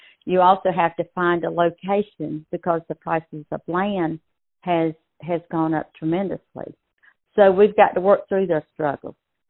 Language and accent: English; United States; I was born and raised in Brunswick County, seen a lot of changes, and I care. I love Brunswick County.